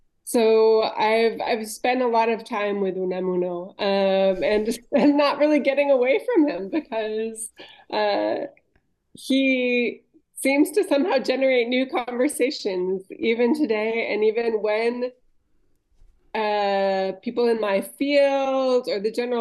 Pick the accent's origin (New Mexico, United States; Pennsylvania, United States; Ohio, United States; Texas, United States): New Mexico, United States; I'm from the United States. And while I grew up in New Mexico and started learning Spanish from a pretty young age